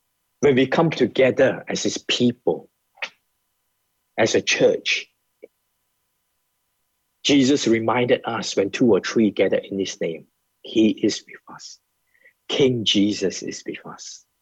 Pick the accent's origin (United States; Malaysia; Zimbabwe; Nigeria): Malaysia; growing up in Malaysia, as a Chinese or as a Malay or Indians